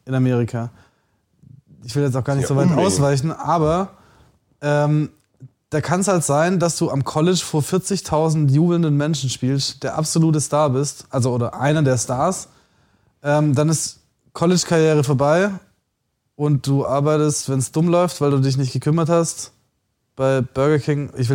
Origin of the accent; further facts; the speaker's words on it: Kirchheim, Baden-Württemberg, Germany; Hey, ich kenne das von mir damals, Kirchheim, wo ich herkomme.